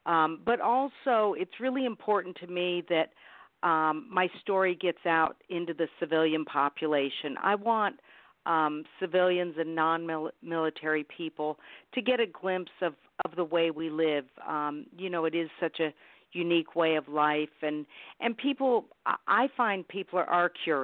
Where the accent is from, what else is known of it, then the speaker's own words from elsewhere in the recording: Vermont, United States; My husband and I, both of us come from civilian families. We're from Vermont.